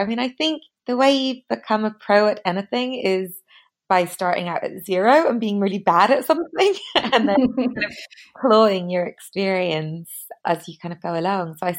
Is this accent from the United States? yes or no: no; Belfast, Northern Ireland, United Kingdom; also born or lived in Singapore; growing up in Belfast and being pretty Irish through and through